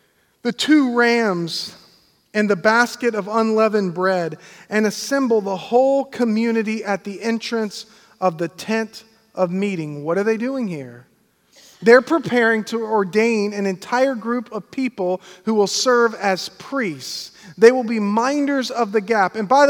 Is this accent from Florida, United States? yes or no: yes; Pensacola, Florida, United States; also born or lived in New York; I grew up in Pensacola in this area, and I left.